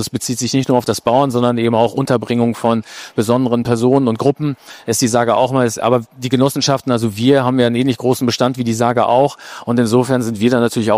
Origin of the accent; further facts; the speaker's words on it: Hamburg, Germany; Was soll man als Hamburger sonst anders sagen?